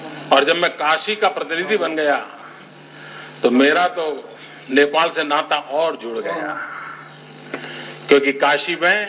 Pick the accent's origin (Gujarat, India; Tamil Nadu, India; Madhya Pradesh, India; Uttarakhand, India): Gujarat, India; मैं मूलतः गुजरात का हूं, सोमनाथ की भूमि है